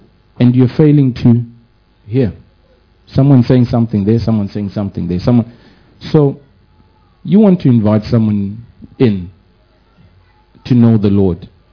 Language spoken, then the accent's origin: English; Zimbabwe; now in Boston, United Kingdom; We live in Boston. Just look at our church. I'm from Zimbabwe.